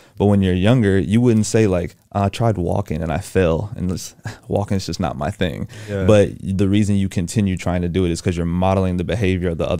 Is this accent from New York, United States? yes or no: no; Houston, Texas, United States; But yeah, I mean, born and raised in Houston, Texas, grew up with a single mom, most amazing woman I've ever met.